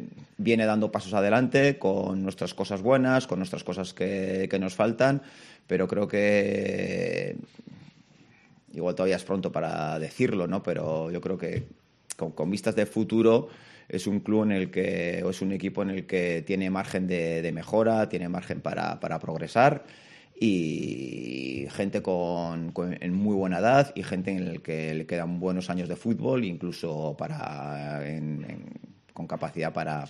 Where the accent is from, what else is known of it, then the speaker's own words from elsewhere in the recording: Lugo, Galicia, Spain; moved away; Yo recuerdo cuando vinimos de Lugo, la primera vez que vine aquí